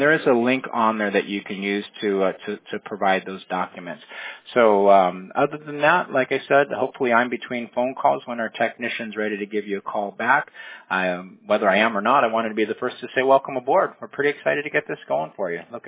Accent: Fountain Valley, California, United States; also born or lived in Bellevue; I was born in Bellevue, but before I turned a year old, we moved to Fountain Valley in Orange County. So I spent like 54 years pretty much in Southern California.

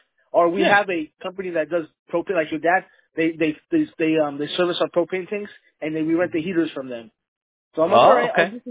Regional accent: Arizona, United States; I'm born and raised in Arizona, so I'm born and bred here.

